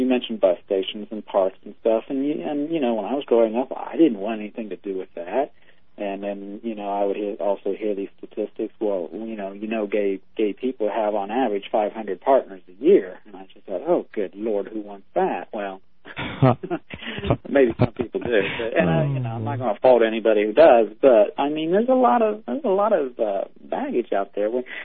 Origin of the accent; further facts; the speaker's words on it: United States; Well, I grew up in a small town, right where Ohio, Kentucky, and West Virginia meet.